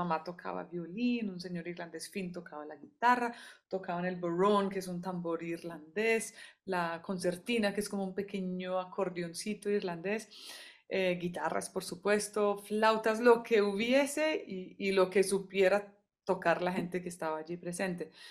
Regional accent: Colombia; yo ya soy muy colombiana, porque llegué aquí a mis 2 años, entonces mi manera de relacionarme con la gente es colombiana.

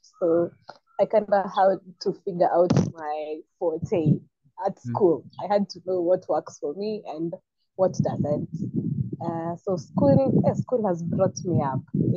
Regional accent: Kenya; Anyway, I'm a Kenyan girl born in Kenya.

